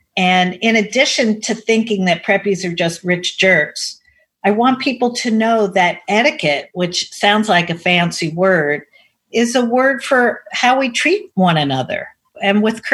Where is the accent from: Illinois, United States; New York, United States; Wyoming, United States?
New York, United States; Manhattan; I was raised in Manhattan. I went to private schools. I grew up with a lot of Jewish people and a lot of not Jewish people.